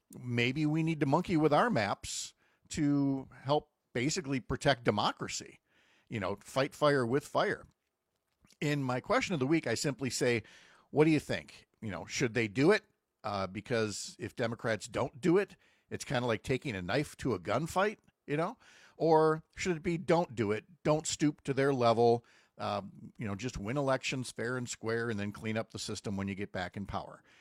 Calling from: Tyler, Texas, United States; Happy to be on your show. I'm listening from Tyler, East Texas.

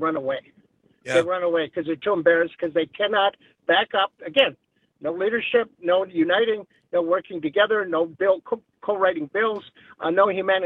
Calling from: Oconomowoc, Wisconsin, United States; Oh, Connemore.

